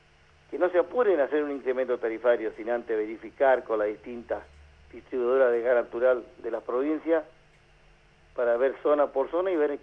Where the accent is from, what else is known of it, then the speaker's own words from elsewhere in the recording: Argentina; Porque en realidad todos somos argentinos.